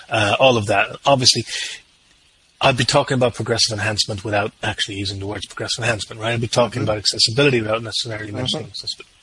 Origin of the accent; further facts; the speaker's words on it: Ireland; I am very pale. I mean, I'm Irish.